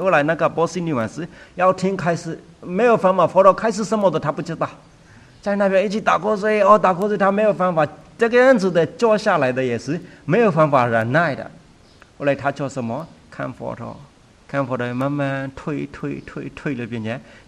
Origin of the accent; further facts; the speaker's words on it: Myanmar; 我们缅甸人一点都没有想到要做这样的部分